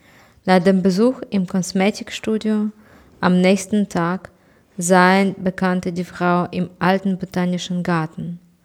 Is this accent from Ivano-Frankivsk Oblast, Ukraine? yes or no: no; Kyiv, Ukraine